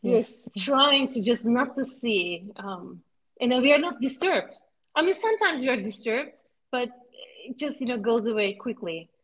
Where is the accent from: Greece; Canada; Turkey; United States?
Turkey; Istanbul; English is a second language; it's a really nice city and I'm from Istanbul. I grew up there.